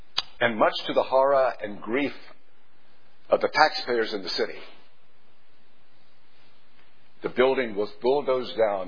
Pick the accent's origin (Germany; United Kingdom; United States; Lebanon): United States; Greenville, North Carolina; the school board in my hometown in Greenville, North Carolina, deciding to build a brand new high school in our city.